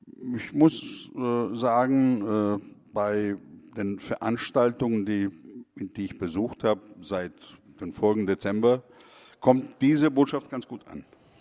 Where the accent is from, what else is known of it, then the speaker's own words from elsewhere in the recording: Greece; wie auch in anderen Ländern, wie auch bei uns in Griechenland, das ist nicht viel anders